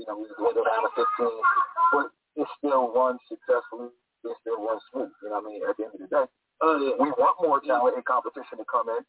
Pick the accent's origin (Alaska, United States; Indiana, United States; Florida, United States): Florida, United States; Tampa; now in Philadelphia, United States; Like, I come from Philly, even though I'm from Tampa, you know what I mean? Like, I live in Philly now.